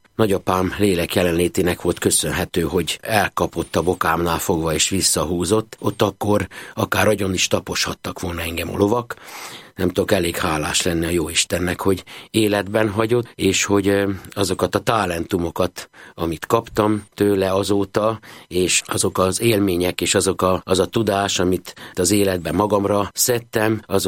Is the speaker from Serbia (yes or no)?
no; Székely Land, Romania; Én Erdélyből, Székelyföldről származom, és a szüneteimet, a nyári vakációt nagyszüleimnél töltöttem falun